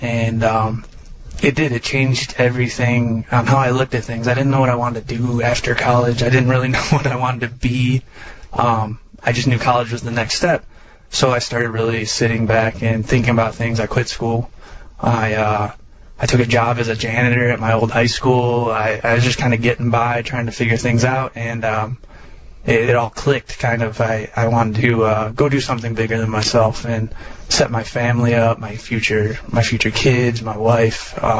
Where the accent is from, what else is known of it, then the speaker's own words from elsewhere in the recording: Illinois, United States; I was born and raised in Illinois, like I said